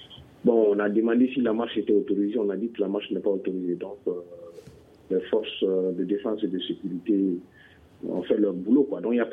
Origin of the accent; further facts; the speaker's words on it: Mali; Nous sommes tous des Maliens